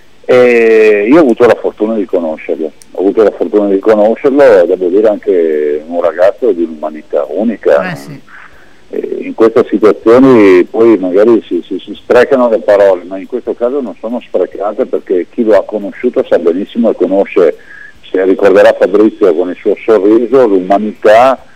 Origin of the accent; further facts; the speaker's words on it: Veneto, Italy; Poi pensare di avere come veneti la prima donna presidente del Senato nella storia italiana è un momento di soddisfazione.